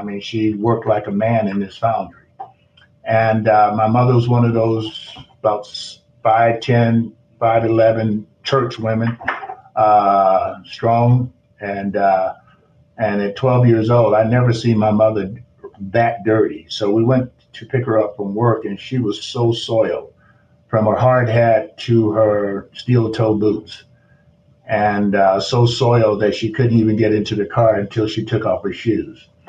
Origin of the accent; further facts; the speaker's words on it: Portal, Georgia, United States; I grew up in South Georgia, a little town called Portal, Georgia. Probably 60 miles from the coast from Savannah. And we were farmers.